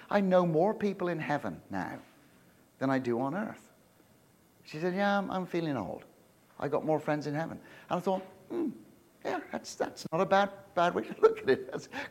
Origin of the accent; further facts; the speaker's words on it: Canada; I'm a Canadian citizen, and so we're good Canadians, and we're free.